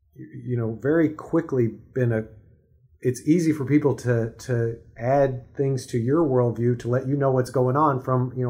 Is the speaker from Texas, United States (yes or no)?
yes; Texas, United States; I grew up in East Texas where we, you know, there was just not a lot of diversity.